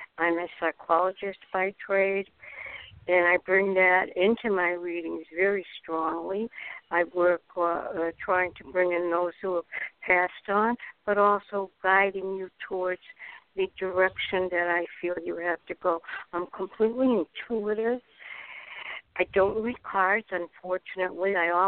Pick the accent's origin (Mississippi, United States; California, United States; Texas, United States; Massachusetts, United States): Massachusetts, United States; Salem; I'm from Salem, Massachusetts.